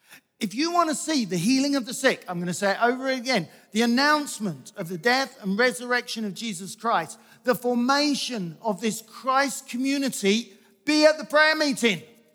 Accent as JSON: {"language": "English", "region": "East of England", "country": "United Kingdom", "said": "I came from Essex, Bob has moved to Essex."}